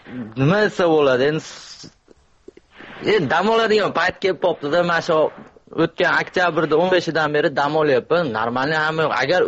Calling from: Moscow, Russia; Men Moskvadanman.

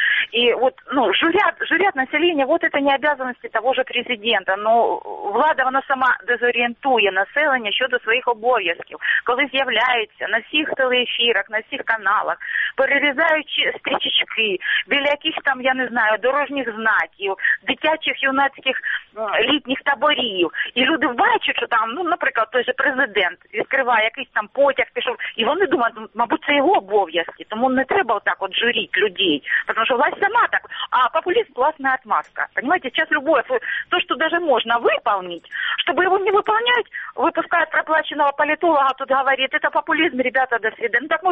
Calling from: Luhansk Oblast, Ukraine; Здравствуйте, Луганщина.

